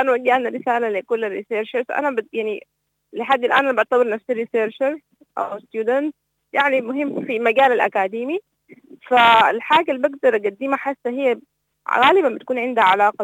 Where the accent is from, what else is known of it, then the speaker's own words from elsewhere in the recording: Sudan; كسودانيين، فحتى سميناه نيو سودان